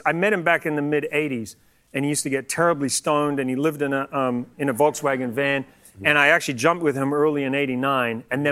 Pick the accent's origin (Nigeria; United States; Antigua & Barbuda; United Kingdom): Antigua & Barbuda; When I was a kid, I grew up in Antigua for 8.5 years, and I went to Barbados quite a bit.